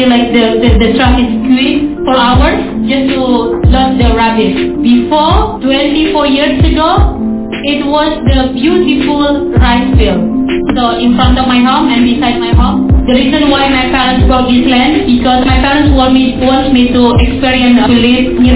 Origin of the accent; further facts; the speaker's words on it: Bantar Gebang, West Java, Indonesia; I grew up in Bantar Gebang.